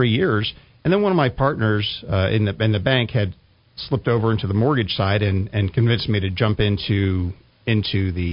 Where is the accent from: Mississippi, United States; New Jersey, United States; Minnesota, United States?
New Jersey, United States; also born or lived in Texas / New Mexico; Well, I'm from New Jersey, and then transferred to Texas.